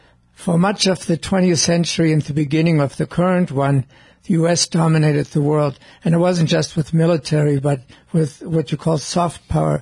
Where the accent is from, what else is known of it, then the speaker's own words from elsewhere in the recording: Germany; We remade Germany, my home country, and Japan from authoritarian regimes into what are now exemplary democracy.